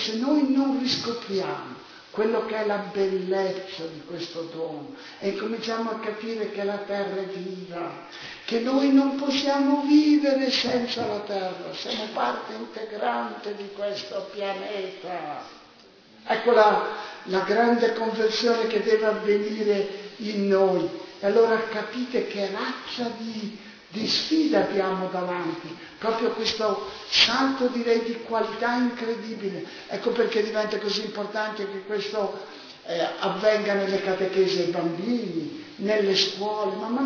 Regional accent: Naples, Campania, Italy; Io vengo da Napoli, non so qualcosa, non avete l'idea del disastro in cui viviamo

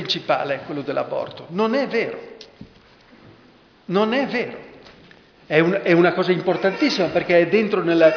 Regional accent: Lombardy, Italy; Io sono un lombardo.

